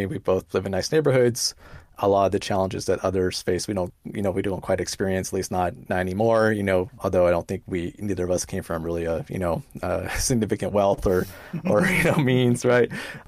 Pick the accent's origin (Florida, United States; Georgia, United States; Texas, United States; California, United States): California, United States; Reseda; So, I grew up in Reseda, right? Which is not, it's not an affluent part of the San Fernando Valley, right?